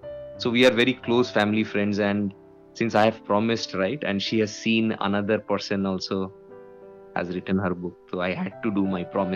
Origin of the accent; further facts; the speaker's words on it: West Bengal, India; moved away as an adult; now in Australia; मैं खुद बंगाली हूं एंड मैं वेस्ट बंगाल को बिलोंग करता हूं इंडिया में। एंड मेरी वाइफ जो है वो बिहार की है and she is Hindi speaking. So and घर में तो हिंदी मैक्सिमम होता है हमारा।